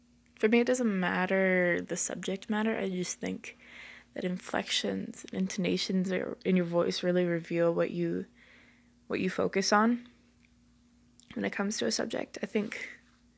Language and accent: English; Southern United States, United States; Because I'm from the South, I know it doesn't sound like it